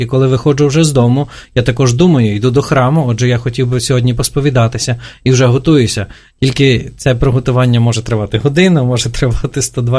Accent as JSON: {"language": "Ukrainian", "town": "Ivano-Frankivsk", "region": "Ivano-Frankivsk Oblast", "country": "Ukraine", "lives_now": "Kyiv, Ukraine", "said": "я сам з Івано-Франківська іммігрував до Києва і тут також намагаюся будувати свій дім."}